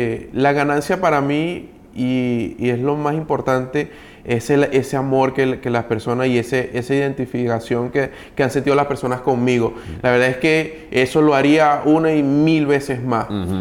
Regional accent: Venezuela; soy venezolano

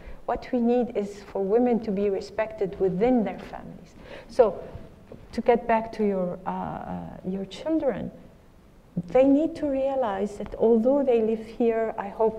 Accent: Lebanon; I think I've seen how my country of origin, I grew up in Lebanon, has gone through 23 years of civil war

